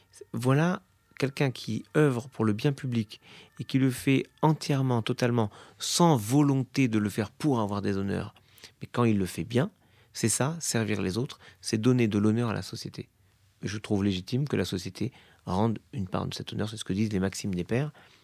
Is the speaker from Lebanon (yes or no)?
no; France; la communauté nationale, je suis français